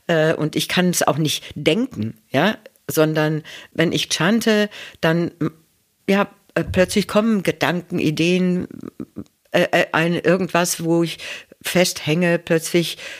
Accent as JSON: {"language": "German", "country": "Germany", "said": "Und das hat mir fast den Atem verschlagen, ja, weil ich plötzlich als Deutsche"}